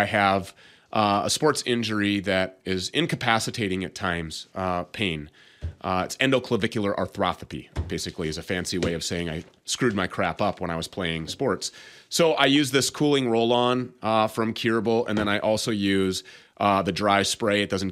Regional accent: Minnesota, United States; Sourced right here in my home state of Minnesota, family-owned and operated business.

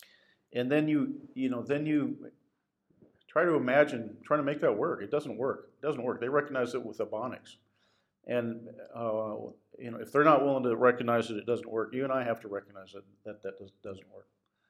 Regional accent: Washington, United States; What are they going to do with my home state, Washington State, named after George Washington?

